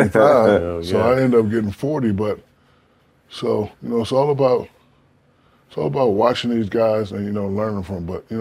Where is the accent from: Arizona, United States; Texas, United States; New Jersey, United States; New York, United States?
Texas, United States; San Antonio; That was my dream growing up in San Antonio.